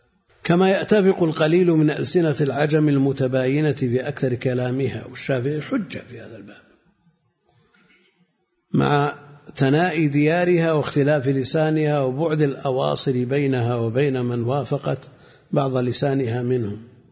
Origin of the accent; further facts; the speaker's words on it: Najd, Saudi Arabia; تأثر عندنا في نجد كثير، بعض الألفاظ ننطقها موجودة في لغاتهم.